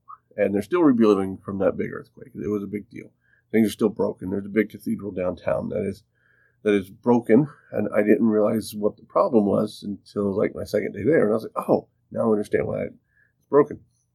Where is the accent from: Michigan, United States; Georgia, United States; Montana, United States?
Montana, United States; So, I left my hometown in Montana, and I got on a plane.